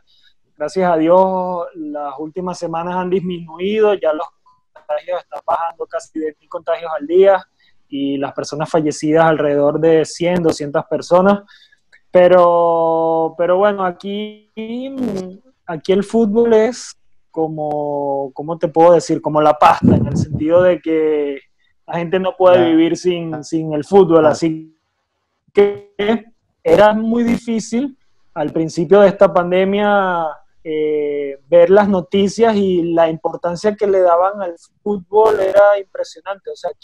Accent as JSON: {"language": "Spanish", "country": "Venezuela", "said": "Siempre muy pendiente del fútbol nacional, de todos los lo que acontece en mi país, no solamente el fútbol, todas las noticias que veo a diario de Venezuela, la gente que tengo por allá."}